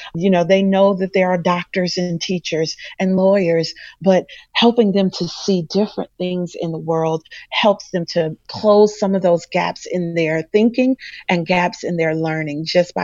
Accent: Covert, Michigan, United States; And so growing up in Covert, I had an opportunity to engage who I was and engage my culture in a learning setting.

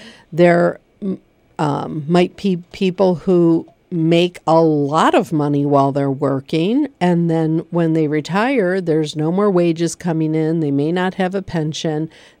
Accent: Michigan, United States; We're both from Michigan. We live here in Pennsylvania. We're both from Michigan.

